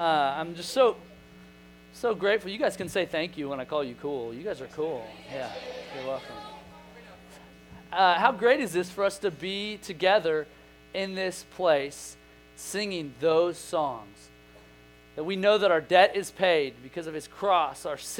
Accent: Oklahoma, United States; And, you know, I grew up in Oklahoma. We didn't have this tax-free weekend that you guys have this weekend.

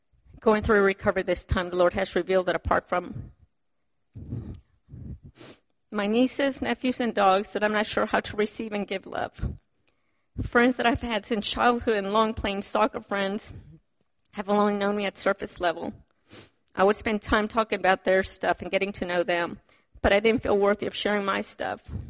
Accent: Lima, Peru; moved away; I grew up in Lima, Peru, and I was 4 out of 5 kids.

